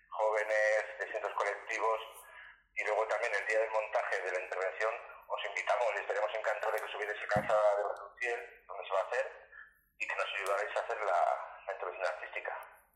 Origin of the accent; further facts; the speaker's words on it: Burgos, Castile and León, Spain; No, yo tampoco lo sabía porque tampoco soy de esa zona, soy de Burgos.